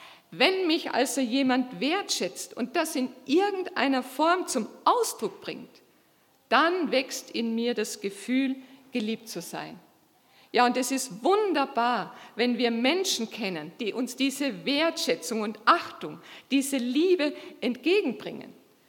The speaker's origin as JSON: {"language": "German", "region": "Carinthia", "country": "Austria", "lives_now": "Germany", "said": "Also ich bin eine Österreicherin, eine Kärntnerin. Ja, und dann wird man so gefragt, wie kommt denn eine Kärntnerin nach Deutschland?"}